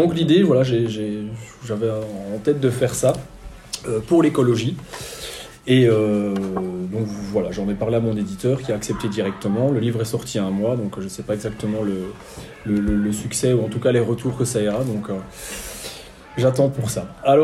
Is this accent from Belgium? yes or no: yes; Belgium; j'enseigne la géographie dans l'équivalent d'un lycée, comme ça a été dit tout à l'heure, donc je suis belge